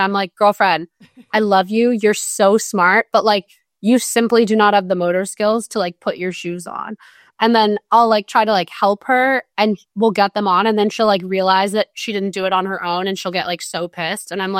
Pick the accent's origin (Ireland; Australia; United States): United States; Arizona; now in Los Angeles, United States; Like, we live in LA. I grew up in Arizona.